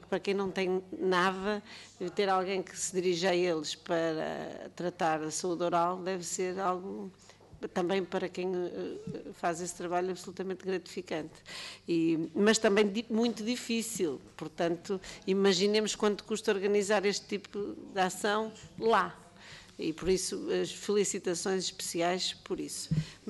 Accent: Porto, Portugal; Eu sou do Porto

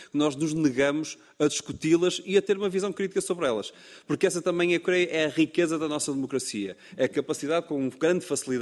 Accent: Aveiro, Portugal; Eu fui eleito por Aveiro, a zona de onde eu sou

